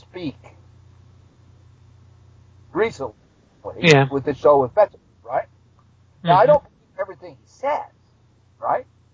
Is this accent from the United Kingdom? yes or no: no; Canada; As a Canadian, right?